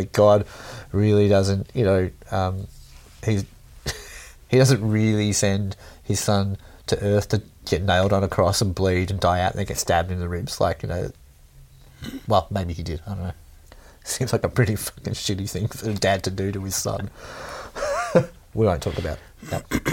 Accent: Wales, United Kingdom; because I'm Welsh, yeah, so I can go to the beach tomorrow.

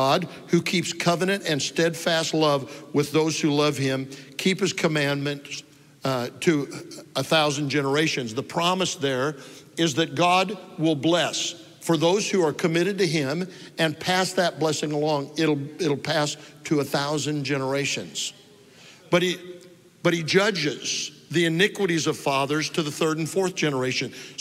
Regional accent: Omaha, Nebraska, United States; now in Texas, United States; So I said I grew up in Omaha, Nebraska, and even though I've been in Texas since 1977, guess where my home is?

